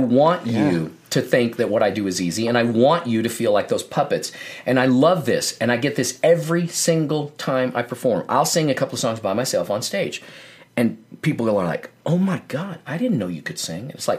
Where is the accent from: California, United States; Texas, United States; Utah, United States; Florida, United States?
Texas, United States; Dallas; But then, you know, I grew up in Dallas and never lived anywhere but Dallas, Texas, my whole life.